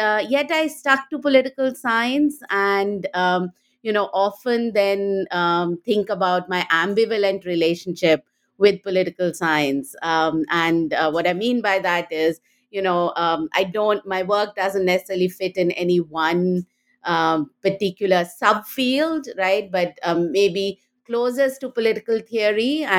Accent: India; So I grew up in India and went to Delhi University, did my bachelor's, master's and MPhil in political science at First Kirori Mal College and at Delhi University.

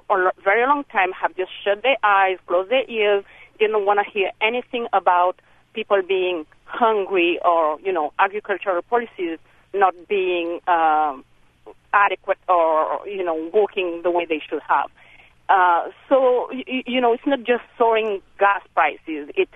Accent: Senegal; Well, I'm from Senegal originally

